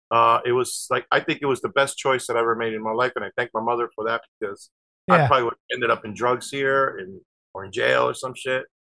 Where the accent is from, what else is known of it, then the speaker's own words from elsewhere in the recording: New Jersey, United States; Well, I was born in Jersey. I grew up here, but my parents are from Argentina.